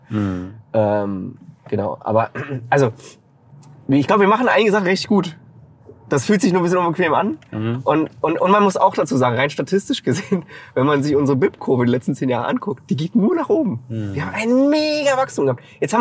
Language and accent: German; Laos; also born or lived in South Africa; Ich bin in Laos groß geworden.